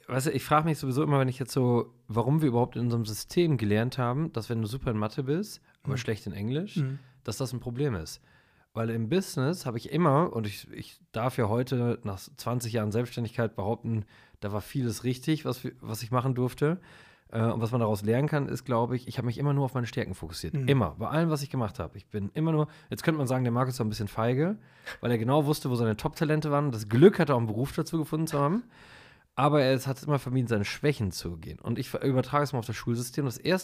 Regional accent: Netherlands; German is a second language; ich bin Holländer, wir kommen immer in andere Länder und können erst die Sprache nicht, dann können wir sie

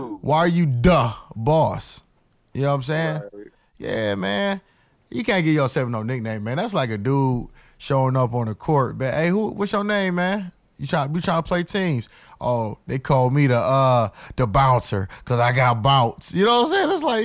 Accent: the South, United States; I'm from the South, or I used to live in the South, and for me, man, I used to watch the band growing up

